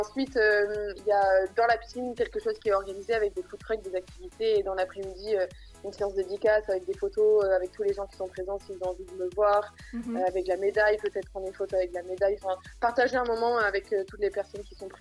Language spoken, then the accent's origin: French; Billère, Nouvelle-Aquitaine, France; Enfin, je suis née à Pau, à Billère même. J'habite à Billère depuis mon enfance, mes parents habitent encore là-bas.